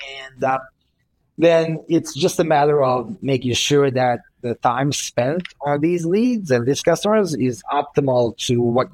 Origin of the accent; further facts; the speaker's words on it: Belgrade, Serbia; English is a second language; For example, like if you listen to me speak, would you say I'm born and raised in Belgrade, Serbia?